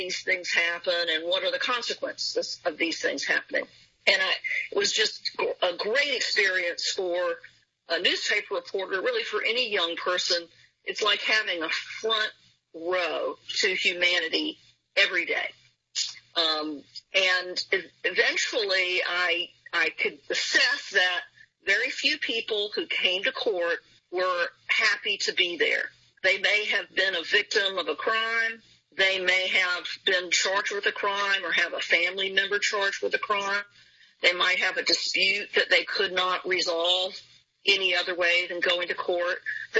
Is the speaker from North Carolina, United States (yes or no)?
yes; Raleigh, North Carolina, United States; But outside of court … I grew up in Raleigh.